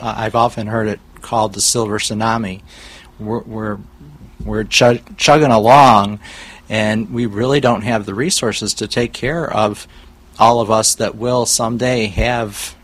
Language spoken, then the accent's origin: English; Dearborn Heights, Michigan, United States; my roots are in Dearborn Heights. I grew up in Dearborn Heights on the south side.